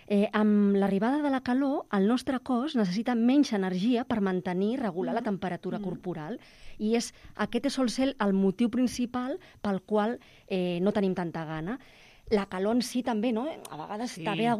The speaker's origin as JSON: {"language": "Catalan", "town": "Tarragona", "region": "Catalonia", "country": "Spain", "lives_now": "Barcelona, Spain", "said": "Aquí a Barcelona, jo que vinc de Tarragona, també hi ha algunes que es pot, sí."}